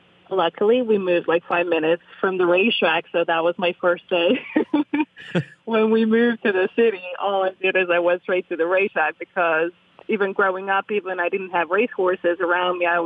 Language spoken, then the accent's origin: English; Serbia; So it started in Serbia, the town where I'm born.